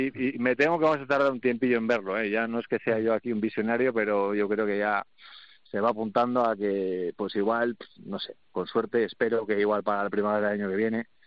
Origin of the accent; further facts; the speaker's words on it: Cantabria, Spain; nosotros somos de Cantabria, la normativa que tenemos nosotros en Cantabria